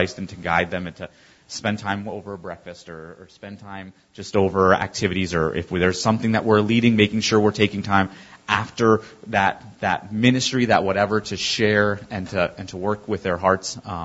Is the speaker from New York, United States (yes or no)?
yes; North Collins, New York, United States; so I'm from North Collins, New York, which is about a half hour south of Buffalo. And Buffalo, New York, so western New York, close to Lake Erie.